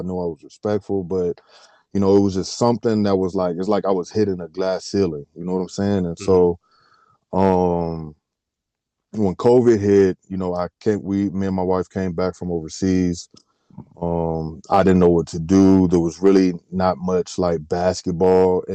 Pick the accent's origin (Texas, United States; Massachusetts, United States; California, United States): Texas, United States; Dallas; also born or lived in Seguin; Yeah, I'm from Dallas, man. I was born and raised in Dallas. Went down with my family to small town outside of San Antonio, called Seguin. And ended up moving back.